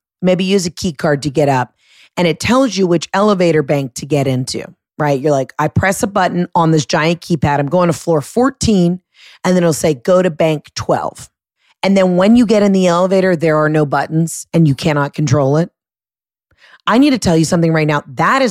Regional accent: Atlanta, Georgia, United States; Wanted to say huge thank you to everybody in my hometown, everybody in Atlanta, who's bought tickets to these shows.

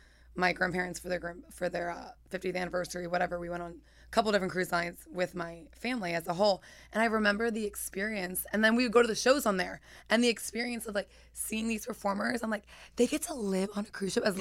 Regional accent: Philadelphia, Pennsylvania, United States; I'm from Philly, Pennsylvania, and I didn't know enough about the dance industry in the commercial world out in LA.

